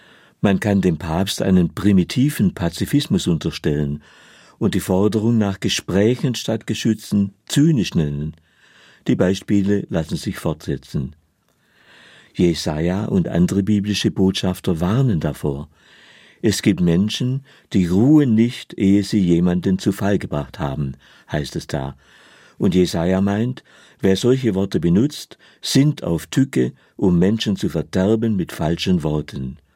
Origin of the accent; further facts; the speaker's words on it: Baden-Württemberg, Germany; Und damit meine ich als Schwabe nicht in erster Linie den Mostkopf